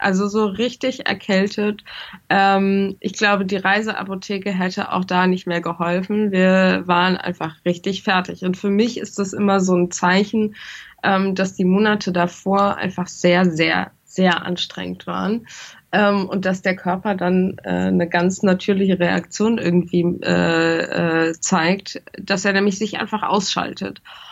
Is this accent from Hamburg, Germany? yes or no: no; Bonn, North Rhine-Westphalia, Germany; wir sind mit der Familie ins Rheinland gefahren. Ich komme aus Bonn